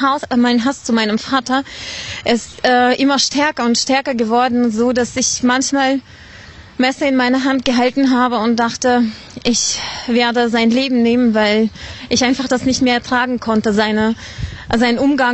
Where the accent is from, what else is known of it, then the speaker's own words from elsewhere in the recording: Uzbekistan; Ja, ich bin in Usbekistan geboren und aufgewachsen.